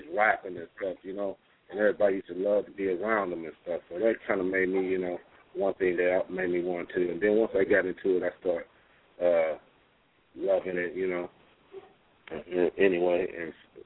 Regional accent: California, United States; and I found out that he was from the Valley, like I'm from the Valley, you know what I'm saying?

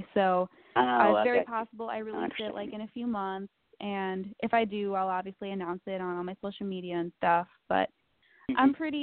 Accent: New York, United States; I mean, when you say, oh, I'm from New York, people assume, like, the city and Long Island and stuff

